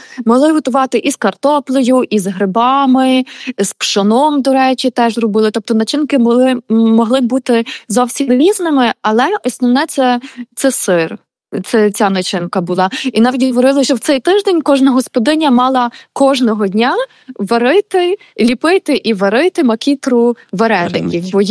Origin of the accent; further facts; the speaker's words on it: Lviv, Lviv Oblast, Ukraine; У мене, наприклад, на Опілі, тобто я зі Львова